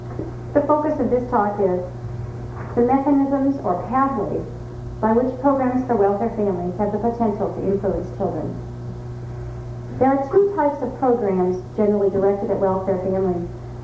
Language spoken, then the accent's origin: English; Minnesota, United States; I'm originally from Minnesota, so it's just great to be back where it's cold.